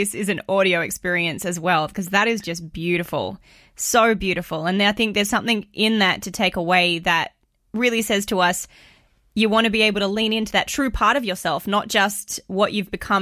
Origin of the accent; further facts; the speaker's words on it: Australia; I mean, I'm a girl from Australia.